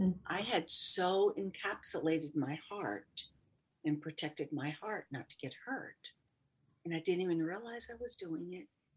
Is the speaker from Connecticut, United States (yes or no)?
yes; Connecticut, United States; I grew up in Connecticut, girl.